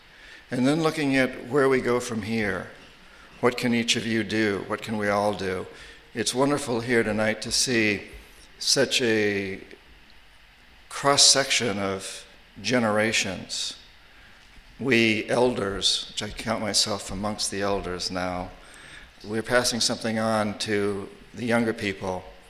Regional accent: New Hampshire, United States; Again, created in my home state, New Hampshire, as we say it up there.

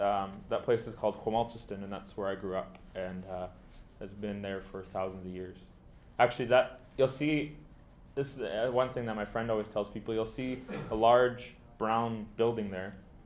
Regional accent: North Vancouver, British Columbia, Canada; I'm from the Squamish people. I also have ancestry to Alert Bay of the Kwakwaka'wakw people, but I was raised in North Vancouver and West Vancouver and all this area.

